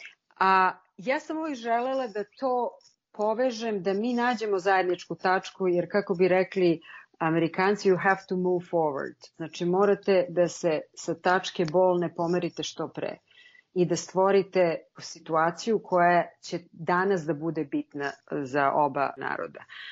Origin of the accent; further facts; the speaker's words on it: Serbia; now in United States; kako sam ja kao Srpkinja uopšte došla u taj uži izbor West Point Akademije